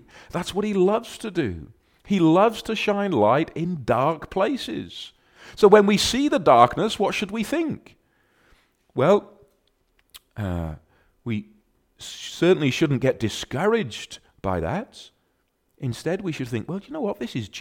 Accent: Clydach, Wales, United Kingdom; I'm from Swansea. And then afterwards I might say, well, really, I'm from Clydach, but you don't know where Clydach is, do you?

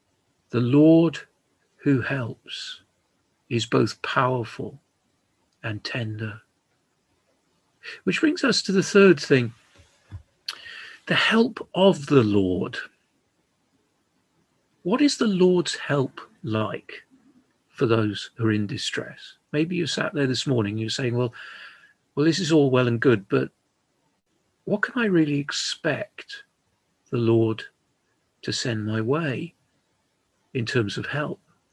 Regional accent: London, United Kingdom; I grew up in Southwest London

